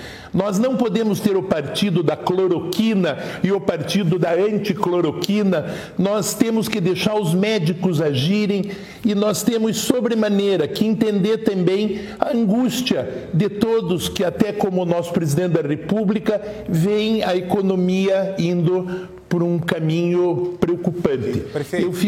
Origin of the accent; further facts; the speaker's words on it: Italy; Eu sou italiano, eu tenho ânima e core, alma e coração.